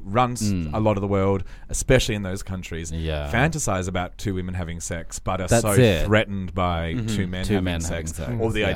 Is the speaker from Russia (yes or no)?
yes; Russia; everyone was judging Russia harshly on how we treat gay people. But now I'm sort of realizing that, you know, my home country's not as good a place as I thought